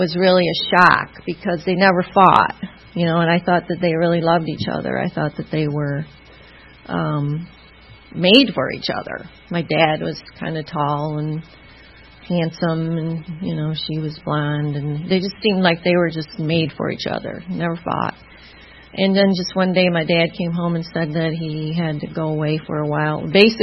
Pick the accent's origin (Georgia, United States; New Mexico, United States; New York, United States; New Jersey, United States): New York, United States; Jamestown; born there; I was born in 1958. I was born in Jamestown, New York. That's why I have this funny accent.